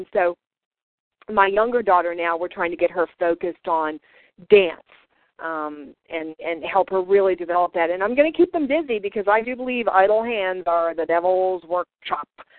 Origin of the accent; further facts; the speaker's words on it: East Coast, United States; I grew up on the East Coast, which is very cynical, you know, very negative about everything and always, you know, instantly seeing the worst and everything